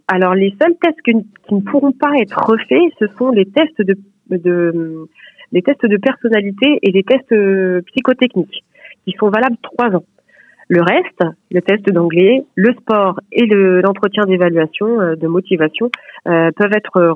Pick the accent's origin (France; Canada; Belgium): France; Caen, Normandy; moved away; partir de chez soi pour pouvoir, comme moi j'ai pu le faire, puisque je suis de Caen, il y a 20 ans